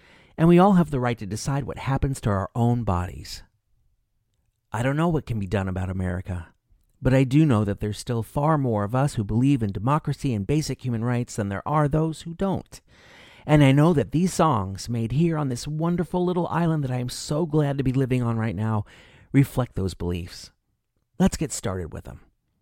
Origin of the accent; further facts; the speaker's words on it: United States; now in Canada; your neighbors to the south and my home country just voted for fascism over democracy